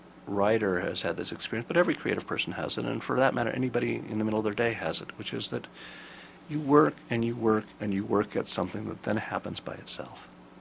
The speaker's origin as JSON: {"language": "English", "region": "California", "country": "United States", "tie": "born or raised there", "said": "I grew up in California, went to school at Santa Cruz"}